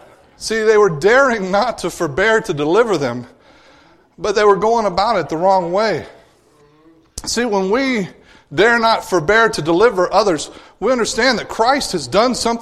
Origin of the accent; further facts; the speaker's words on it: Louisiana, United States; Now, I told you that I was raised in Louisiana. Now, it was only like 10 years of my life, but it had a magnificent impact on me when I was growing up.